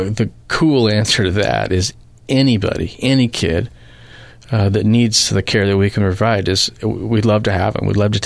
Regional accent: Spokane, Washington, United States; I'm from Spokane, Washington, originally, and I watched the Shriners Hospital be built there, right across the street from a hospital that my dad was the CEO at.

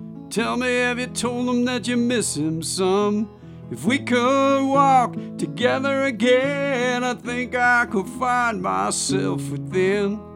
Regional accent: Arlington Heights, Illinois, United States; I'm from Chicago. I'm from Arlington Heights, Illinois. You know, that's like the home of the blues.

